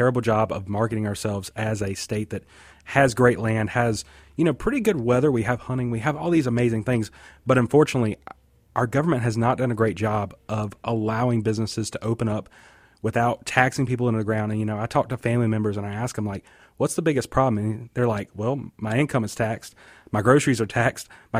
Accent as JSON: {"language": "English", "region": "Mississippi", "country": "United States", "tie": "born or raised there", "said": "I grew up in Mississippi. I love Mississippi. There is no place I'd rather be."}